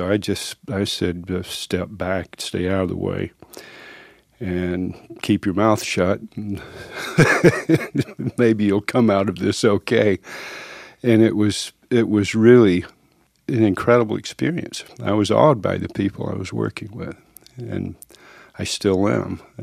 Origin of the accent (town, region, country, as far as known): Georgia, United States